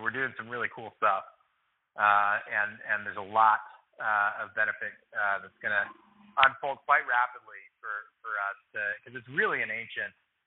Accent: California, United States; I grew up in the Bay Area and went to the leading life science IP firm globally.

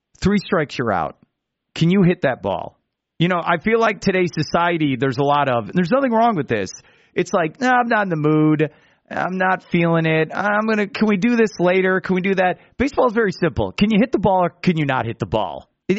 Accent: Chicago, Illinois, United States; Growing up in the North, Michael, so, like, I grew up in Chicago

